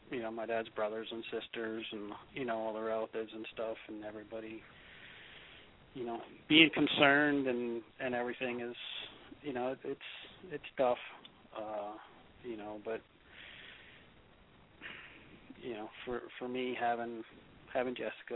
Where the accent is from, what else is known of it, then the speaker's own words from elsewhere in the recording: Pennsylvania, United States; I'm from Pennsylvania.